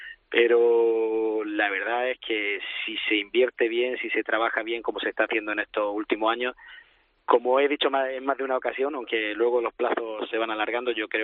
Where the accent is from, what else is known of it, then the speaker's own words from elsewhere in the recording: Spain; Hombre, yo soy español